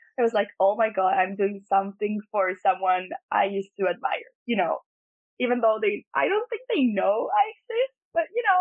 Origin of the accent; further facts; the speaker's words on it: Buenos Aires, Argentina; I'm an artist from Buenos Aires, Argentina, and I'm currently studying graphic design in college.